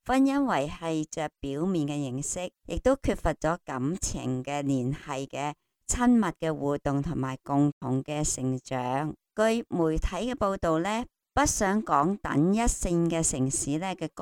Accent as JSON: {"language": "Cantonese", "country": "Hong Kong", "said": "如果我们香港人说的 dry 呢，即是很没东西，很枯燥，没了滋润。"}